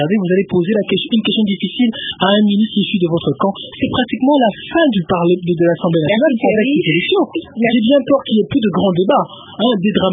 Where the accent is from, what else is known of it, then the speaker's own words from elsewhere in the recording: DR Congo; chez nous en République démocratique du Congo